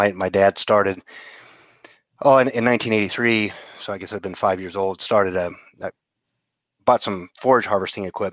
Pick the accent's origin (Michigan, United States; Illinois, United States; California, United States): Illinois, United States; I grew up in West Central Illinois. Good or bad, we're only about 35 minutes away from Burlington, Iowa